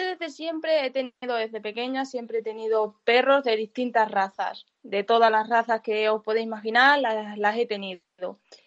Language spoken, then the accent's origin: Spanish; Extremadura, Spain; yo soy de Trujillo, bueno, de un pueblo de Trujillo, entonces de Villuercas y Bores. Mi pueblo pertenece a Villuercas y Bores.